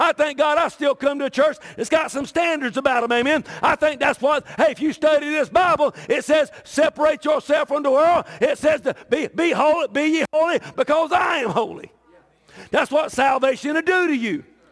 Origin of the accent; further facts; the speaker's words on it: Myrtle Beach, South Carolina, United States; I grew up in Myrtle Beach.